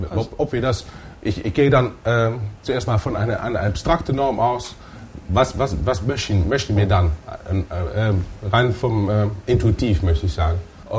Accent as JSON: {"language": "German", "country": "Netherlands", "second_language": "German", "said": "ich bin Holländer, es gibt bei uns diese neue Art von Schlittschuhlaufen"}